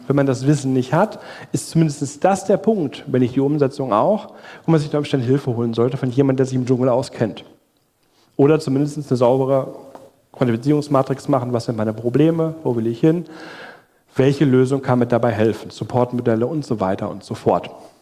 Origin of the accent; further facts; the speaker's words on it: Germany; wir sind Deutsche, Europäer